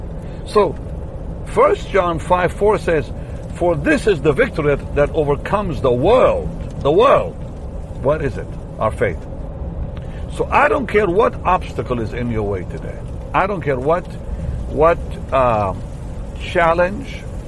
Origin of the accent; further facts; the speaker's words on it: Israel; I'm from Israel, so we're related in the Lord.